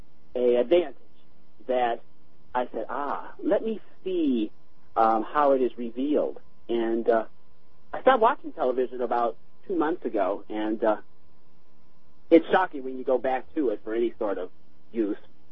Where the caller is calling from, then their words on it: Milwaukee, Wisconsin, United States; I'm calling from Milwaukee, Wisconsin.